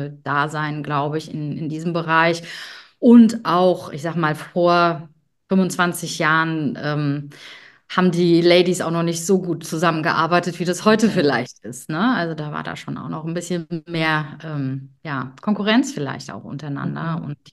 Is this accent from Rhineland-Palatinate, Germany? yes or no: yes; Bingen, Rhineland-Palatinate, Germany; Rheinhessen, ich komme aus Bingen, das ist in der Nähe von Mainz. Und ja, das ist mitten in einem wunderschönen oder zwischen zwei tollen Weinanbaugebieten sogar, also Rheinhessen und Nahe. Und ich bin praktisch damit aufgewachsen, mit Wein